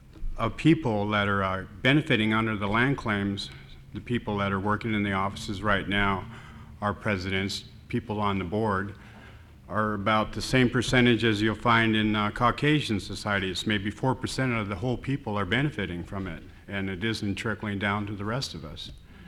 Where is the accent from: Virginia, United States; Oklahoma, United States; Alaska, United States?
Alaska, United States; I was born and raised in Alaska.